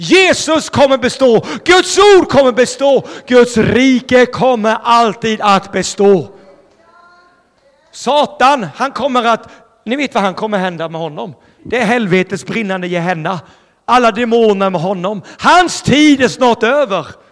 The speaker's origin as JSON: {"language": "Swedish", "region": "Småland", "country": "Sweden", "said": "Och det är inte för att jag är någon speciell person. Jag är en enkel smålänning."}